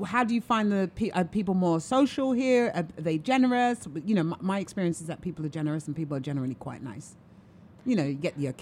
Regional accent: London, United Kingdom; Well I'm from London

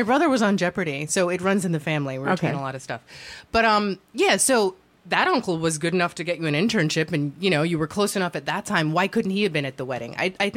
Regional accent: Florida, United States; I'm from Florida, so, you know, I'm not being mean.

